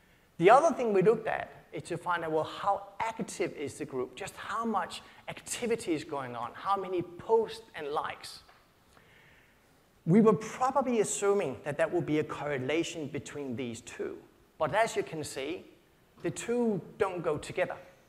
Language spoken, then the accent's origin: English; Denmark; now in Sydney, Australia; I live in Sydney and Simon lives in Melbourne. And there's some funny way, I grew up in Denmark